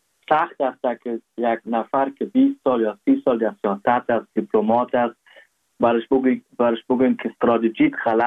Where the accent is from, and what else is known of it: Afghanistan